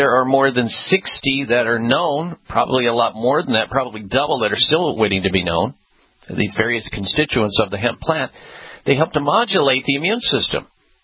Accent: Midwest, United States; Growing up in the Midwest, eating a lot of dairy foods, that's a no-no for asthmatics usually.

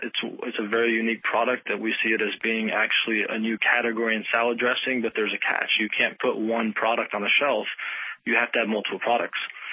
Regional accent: Paterson, New Jersey, United States; born there; I can't say I grew up there. I was born there and I lived there for a few years, and I was born in Patterson.

